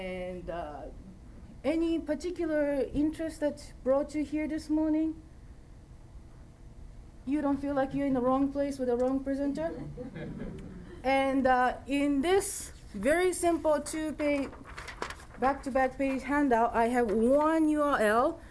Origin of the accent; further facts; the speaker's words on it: Texas, United States; I am from Texas.